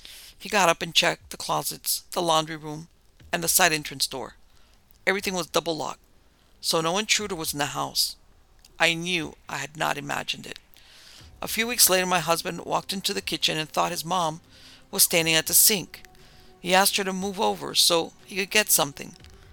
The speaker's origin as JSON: {"language": "English", "town": "Dickinson", "region": "Texas", "country": "United States", "moved": "as an adult", "said": "I'm from Dickinson and have moved away since I was 21 and haven't been back."}